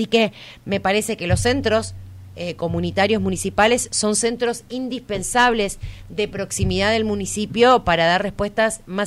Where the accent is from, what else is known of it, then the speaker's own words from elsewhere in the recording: Chaco, Argentina; hemos sentido orgullo de decir que somos chaqueños y chaqueñas.